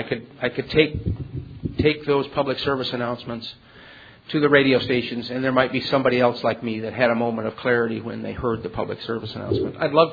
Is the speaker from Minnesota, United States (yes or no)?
yes; Minneapolis, Minnesota, United States; Minneapolis, which is where I'm from.